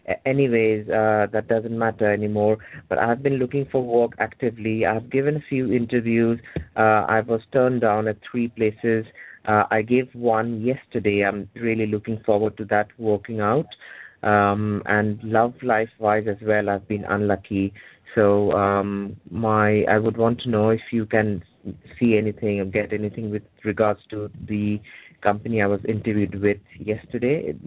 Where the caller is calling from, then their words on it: United Kingdom; I'm calling from the United Kingdom.